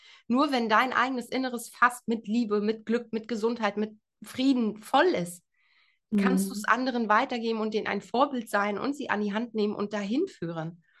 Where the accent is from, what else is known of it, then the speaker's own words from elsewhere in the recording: East Germany, Germany; now in West Germany; ich komme aus Ostdeutschland und lebe in Westdeutschland